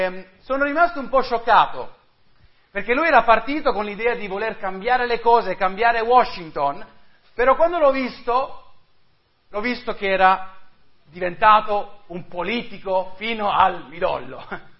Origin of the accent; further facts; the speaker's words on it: Madrid, Community of Madrid, Spain; Io sono cresciuto, come sapete, in Spagna, a Madrid, e sono andato a una scuola internazionale dove si faceva tutto in inglese